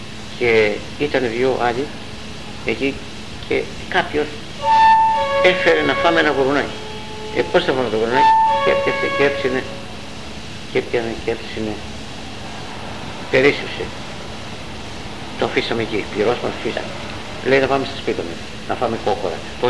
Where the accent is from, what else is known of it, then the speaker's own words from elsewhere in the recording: Samos, North Aegean, Greece; now in Drama, Greece; είμαι Σαμιώτης, αλλά μένω στη Δράμα.